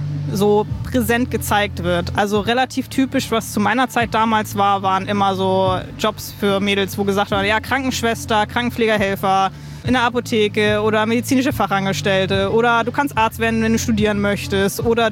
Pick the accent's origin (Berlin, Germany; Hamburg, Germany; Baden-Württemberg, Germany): Hamburg, Germany; Ich komme aus Hamburg.